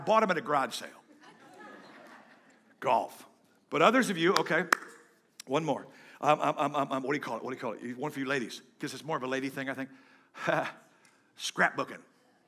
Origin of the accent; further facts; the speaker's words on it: Illinois, United States; because I'm from Illinois, a rhubarb pie.